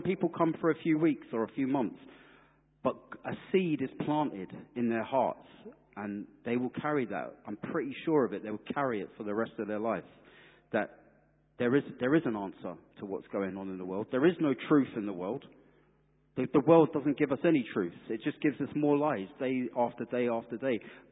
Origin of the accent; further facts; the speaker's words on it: London, United Kingdom; I grew up in West London, a dodgy part of West London.